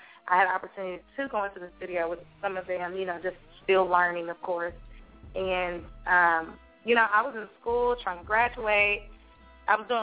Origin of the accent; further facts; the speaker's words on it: Dallas, Texas, United States; Man, having a great day here in my hometown of Dallas.